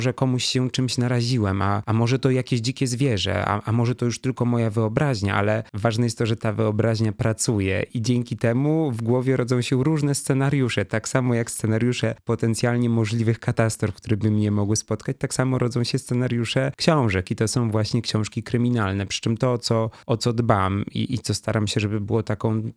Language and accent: Polish; Bolesławiec, Lower Silesian Voivodeship, Poland; Nie bezpośrednio w Karkonoszach, bo w Bolesławcu, to jest moje rodzinne miasto